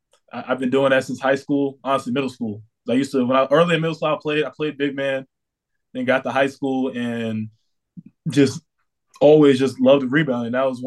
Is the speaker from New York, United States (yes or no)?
yes; New York, United States; I'm like, yo, is it because I'm from New York?